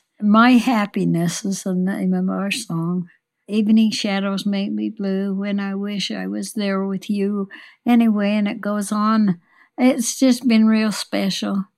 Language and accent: English; Burley, Idaho, United States; He was from Albion, Idaho. I was from Burley, and then we'd gone to a ball game at our school